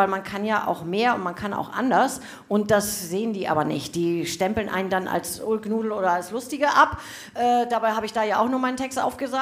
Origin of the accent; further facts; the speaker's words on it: Hamburg, Germany; now in Schleswig, Germany; Ich bin in Hamburg aufgewachsen, aber mittlerweile wohne ich in Schleswig